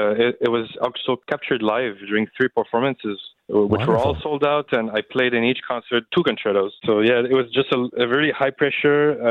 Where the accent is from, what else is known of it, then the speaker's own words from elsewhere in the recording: Joliet, Illinois, United States; He was from Romania, but was teaching in my hometown in Joliet.